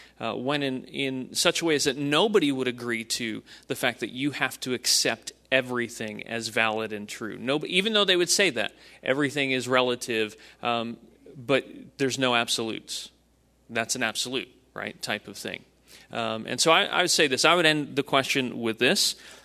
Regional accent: New Jersey, United States; I just had a guy that I grew up with in Jersey just this week drop that card on my lap

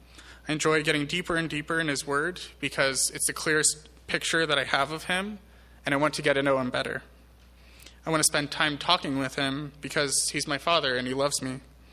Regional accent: Brazil; I grew up in Brazil.

